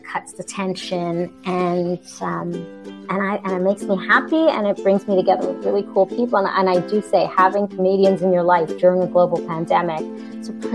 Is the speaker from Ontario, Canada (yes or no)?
no; Montreal, Quebec, Canada; And I'm originally from Montreal. So that's, you know, where I grew up, that vibrant energy.